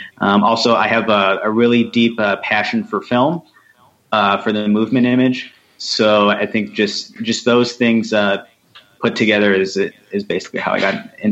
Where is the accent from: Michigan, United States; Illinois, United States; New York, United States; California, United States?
Illinois, United States; Chicago; born there; now in New Mexico, United States; Oh, I was born in Chicago, by the way. So I'm also from the Midwest.